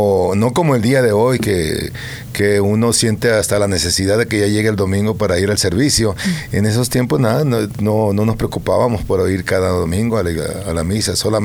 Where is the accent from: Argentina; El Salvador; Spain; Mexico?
Mexico; Ensenada, Baja California; Yo soy de México, soy de Ensenada, Baja California. Esta es una ciudad que está cerca de la frontera.